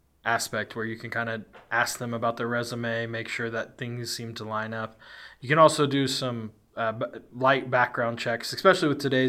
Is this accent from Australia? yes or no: no; Kansas, United States; I grew up working in Western Kansas, you know, in the oil field.